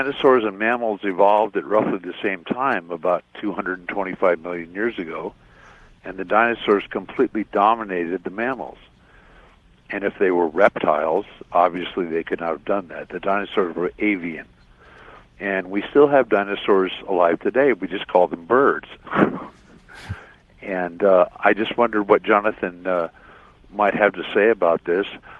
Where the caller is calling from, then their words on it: Lower Lake, California, United States; from Lower Lake in California.